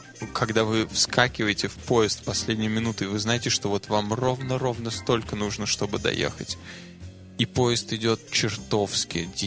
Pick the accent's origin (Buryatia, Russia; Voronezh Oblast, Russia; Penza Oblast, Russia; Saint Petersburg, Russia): Saint Petersburg, Russia; Да, я из Петербурга.